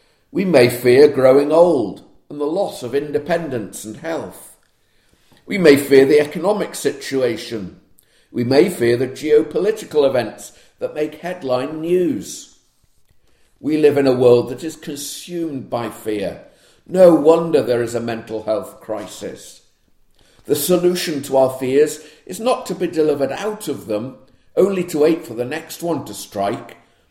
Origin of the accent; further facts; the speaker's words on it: United Kingdom; Maybe it's because I'm British.